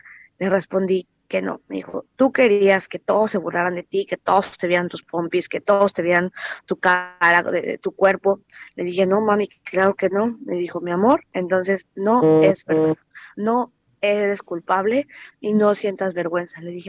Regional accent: Mexico; Y eso no estaba tipificado como delito en mi país, en México

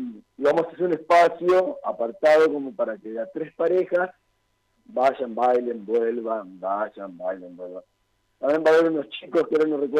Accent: Concepción del Uruguay, Entre Ríos, Argentina; Yo soy de Concepción de Uruguay, no sé si lo comentamos.

